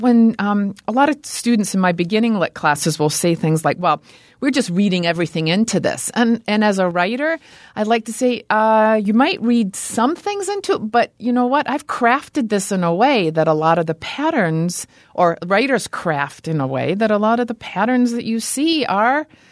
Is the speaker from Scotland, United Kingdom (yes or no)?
yes; Scotland, United Kingdom; I was born and raised in Scotland, and I went through the British school system all the way up until I graduated from high school.